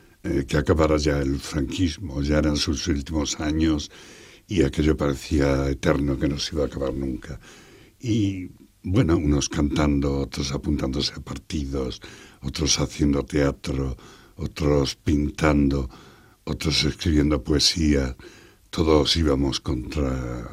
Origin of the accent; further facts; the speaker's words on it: Extremadura, Spain; now in Madrid, Spain; Bueno, yo me siento ya muy madrileño, llevo muchísimo tiempo aquí. Al principio siempre decíamos todos los extremeños, con cierto orgullo que éramos extremeños